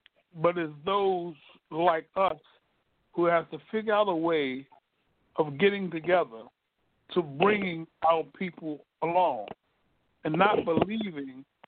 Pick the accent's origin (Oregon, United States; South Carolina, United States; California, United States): South Carolina, United States; Greenville; you know I'm from Greenville, South Carolina, so by being from the South, and we've seen a whole lot of things